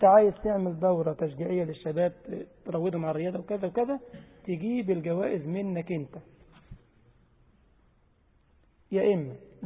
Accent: Egypt; أحيانا نجيب لك كده العملة الفضية دي، بنسميها عندنا في مصر ملك ولا كتابة

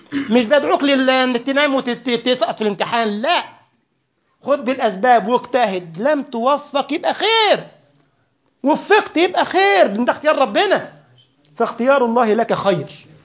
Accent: Egypt; عشان كده أنا بفتخر قوي إن أنا من مصر

